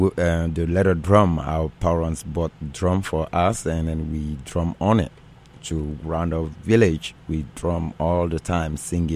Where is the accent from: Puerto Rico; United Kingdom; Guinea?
Guinea; Sangbarala; moved away as an adult; now in United States; I grew up in Sangbarala, Guinea. It's my village. I've been there for 25 years in my life and then immigrate into the capital city. And then from the capital city to Germany